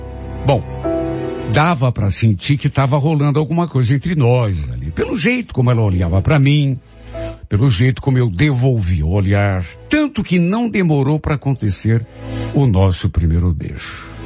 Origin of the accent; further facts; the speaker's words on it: Curitiba, Paraná, Brazil; Então, eles são de São José dos Campos, mas eu sou de Curitiba.